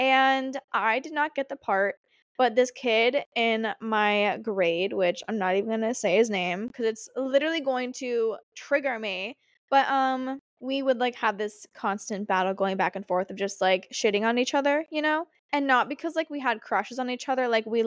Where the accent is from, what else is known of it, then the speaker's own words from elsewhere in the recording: Akron, Ohio, United States; I'm actually from Akron, Ohio